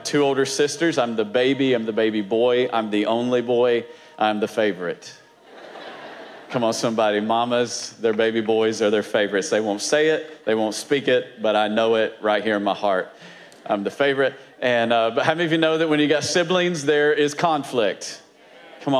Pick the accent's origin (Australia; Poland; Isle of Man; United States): United States; Virginia; But we are from Virginia.